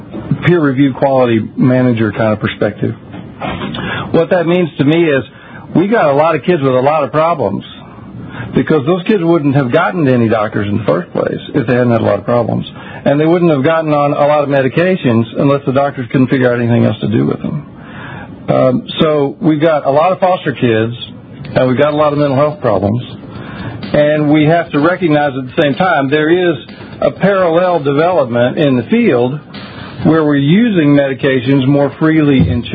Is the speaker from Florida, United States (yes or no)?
no; Fort Worth, Texas, United States; I'm a psychiatrist from Fort Worth.